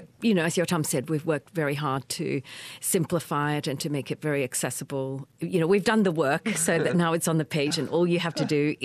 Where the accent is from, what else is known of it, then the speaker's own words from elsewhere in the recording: Malaysia; I grew up in Malaysia. My grandparents were from China and my parents were both born in Malaysia, which is I don't know if you've been there, but it's a very multicultural, you know, the Indians and the Chinese and the Malays all live sort of, you know, all together.